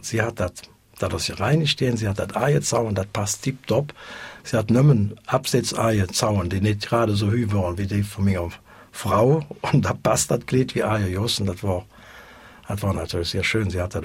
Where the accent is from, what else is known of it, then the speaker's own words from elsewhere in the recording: Solingen, North Rhine-Westphalia, Germany; born there; ich bin 62, ich bin in Solingen-Olix geboren.